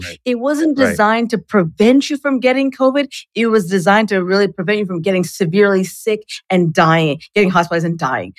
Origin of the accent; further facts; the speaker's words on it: Canada; And I'm Canadian